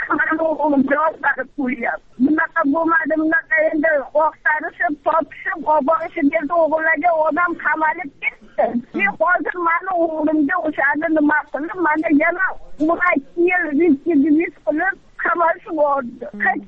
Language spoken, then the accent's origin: Uzbek; Fergana Region, Uzbekistan; Farg'onadanman.